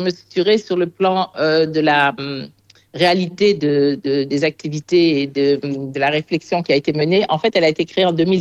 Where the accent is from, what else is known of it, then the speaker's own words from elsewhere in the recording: Bordeaux, Nouvelle-Aquitaine, France; born there; Pourquoi je suis née à Bordeaux ? Je n'y suis restée que quelques mois.